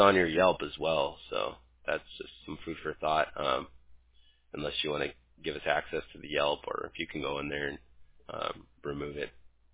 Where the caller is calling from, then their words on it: California, United States; Yeah, so that means I'm calling you from California.